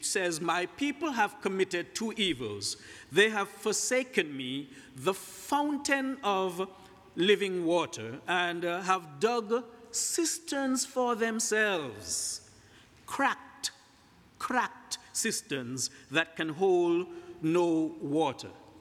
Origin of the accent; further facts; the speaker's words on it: Montserrat; Well, I grew up in the Caribbean, in a small island called Montserrat. It's just a few miles away from Antigua